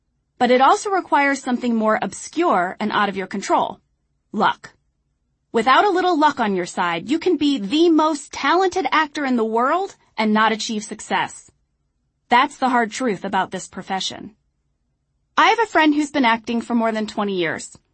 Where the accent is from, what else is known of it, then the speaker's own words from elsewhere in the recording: St. Louis, Missouri, United States; It's far enough from my hometown of St. Louis that I felt separated from my parents, but close enough that I could drive home on the weekends if I wanted.